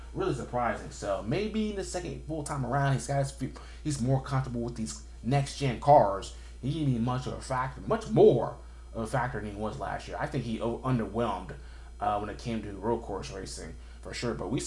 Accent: Florida, United States; also born or lived in Georgia; because I grew up in Florida mostly. I was born in Georgia, but grew up in Florida for the most part.

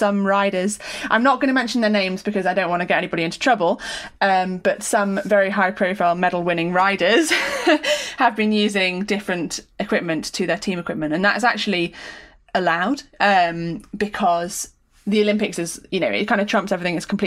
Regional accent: United Kingdom; You know, we had, as a Brit, we had a double home gold medalist

